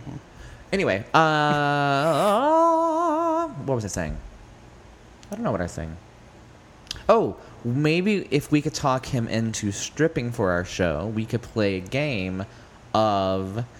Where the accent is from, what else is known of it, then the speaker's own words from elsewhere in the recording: Indiana, United States; Well, actually, I come from Indiana.